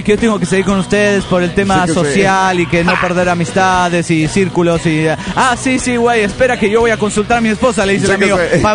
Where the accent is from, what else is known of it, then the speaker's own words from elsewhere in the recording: La Paz, Baja California, Mexico; de La Paz, Baja California, México.